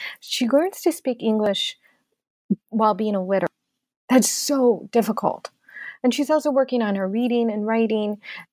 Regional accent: Oak Park, Illinois, United States; She's from my hometown of Oak Park.

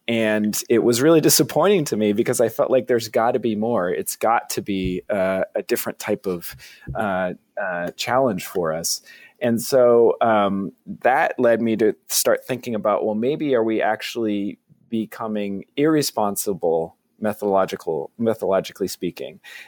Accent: Vermont, United States

